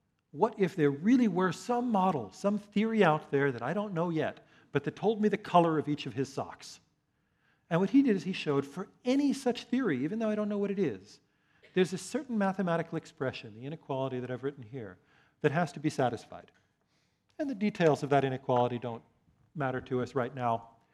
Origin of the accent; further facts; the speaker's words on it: New York, United States; I grew up in New York, and as kids, we used to spend our spare time trying to cheat tourists out of their money